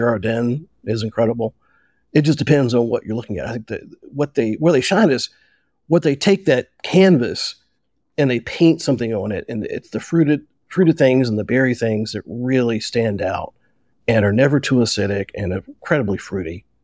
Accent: North Carolina, United States; I'm from North Carolina. At that point, we couldn't buy a beer over 6%, so I didn't know these beers existed.

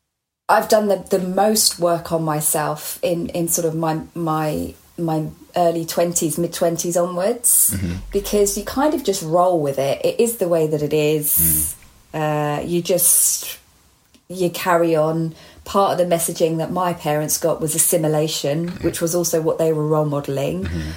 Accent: East of England, United Kingdom; Growing up in Hertfordshire.

